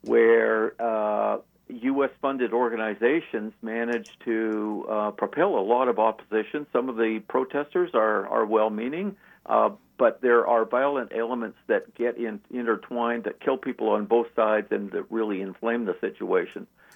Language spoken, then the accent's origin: English; Vancouver, British Columbia, Canada; told us about this dictator who we had never heard about before, growing up in Vancouver.